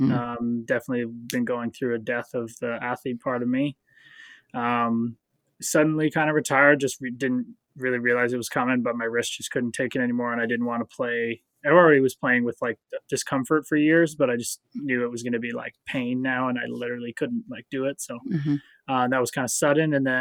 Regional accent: Newmarket, Ontario, Canada; I'm from Newmarket, Ontario. I'm 31 years old. Grew up playing every sport.

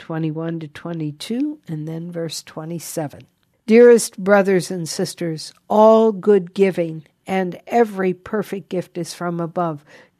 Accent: United States; I am an American, And I pray that one day we will once again be a nation under God

